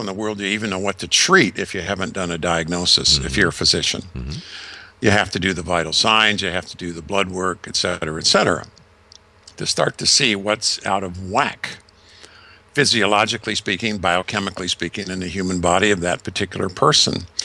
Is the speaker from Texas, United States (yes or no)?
no; Michigan, United States; Because in the mid-50s, as I was growing up in Western Michigan and had a newspaper route, I would earn a little money, probably a couple bucks every week.